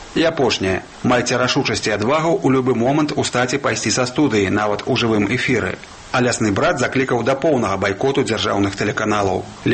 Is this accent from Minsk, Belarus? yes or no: yes; Minsk, Belarus; Я з Менску.